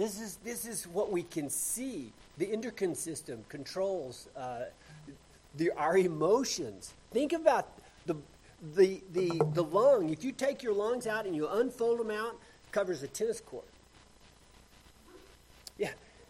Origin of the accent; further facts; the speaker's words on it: Lubbock, Texas, United States; I don't know, my hometown, Lubbock, Texas, it's dry and it's hot and the dust blows in the spring.